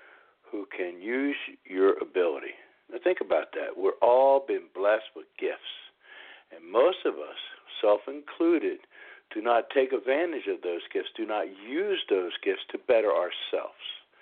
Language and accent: English; Philadelphia, Pennsylvania, United States; Well, I'm from a little town over there called Philadelphia.